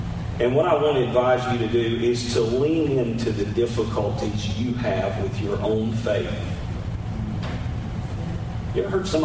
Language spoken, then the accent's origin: English; North Carolina, United States; I'm from North Carolina. I'm Southern. Every time I go somewhere up north and I say North Carolina, they say, North Carolina? I say, well, I'm from there.